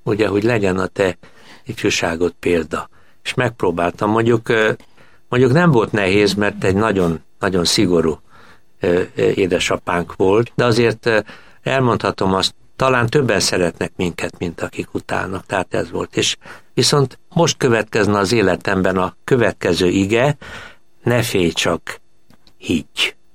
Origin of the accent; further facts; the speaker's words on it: Budapest, Hungary; born there; 1943-ban születtem Budapesten … református lelkész volt